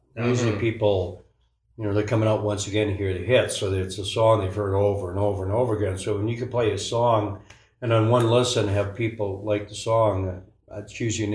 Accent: Canada; I think that the pride in being Canadian comes from just the fact that we were out there playing all those little towns back in the early days through the bars.

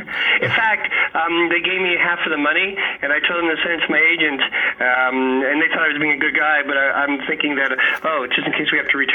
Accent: United Kingdom; We're weird, like, we're British and cold in this way.

